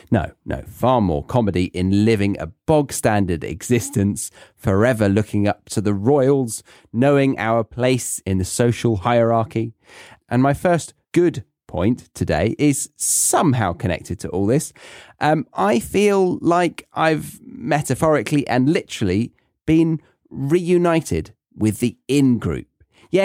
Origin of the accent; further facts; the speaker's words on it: United Kingdom; But hey, that is kind of a stereotype of being British, right? Complaining and never being overly satisfied with life.